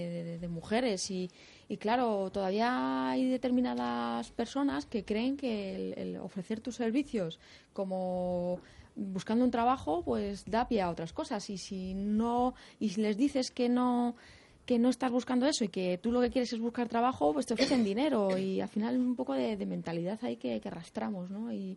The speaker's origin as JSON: {"language": "Spanish", "country": "Spain", "said": "no sé por qué soy española"}